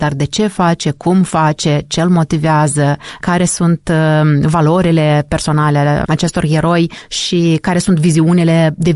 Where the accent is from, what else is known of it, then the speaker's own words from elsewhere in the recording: Moldova; Nu există o rușine legată de faptul că sunt din Republica Moldova, că sunt basarabean și am un accent nu știu cum când vorbesc cu cei de la București sau de la Cluj